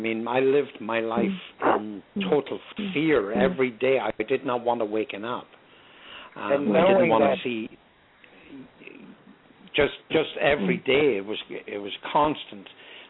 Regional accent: Ireland; As an Irish Catholic, both myself and Patrick

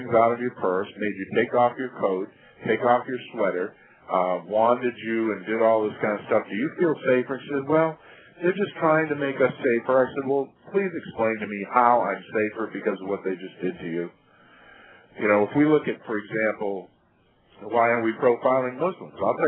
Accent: United States; I resent the fact as an American that I have to go to the airport and take my shoes off

